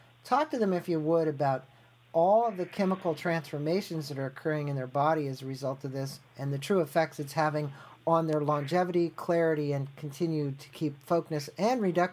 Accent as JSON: {"language": "English", "region": "Missouri", "country": "United States", "said": "I was originally from the Show Me State"}